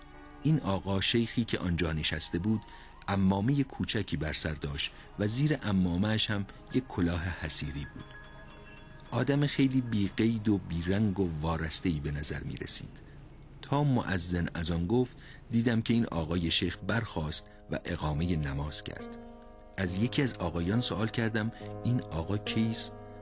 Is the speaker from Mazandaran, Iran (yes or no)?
yes; Amol, Mazandaran, Iran; در شهریور 1329 از آمل آمدم به تهران.